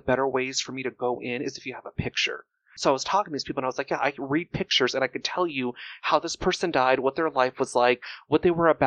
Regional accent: Pacoima, California, United States; These are, I mean, I grew up in Pacoima.

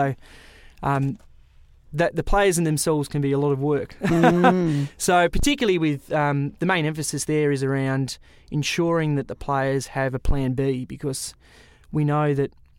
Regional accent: Sydney, New South Wales, Australia; growing up in Sydney, rugby league was more my background.

